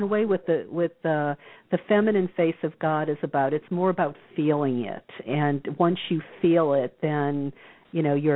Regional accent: Bible Belt, United States; You know, I grew up in the Bible Belt, and I never had a mystical experience as a Catholic

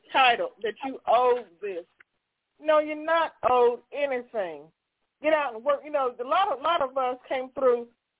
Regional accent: North Carolina, United States; I never heard anyone in the community I grew up in North Carolina

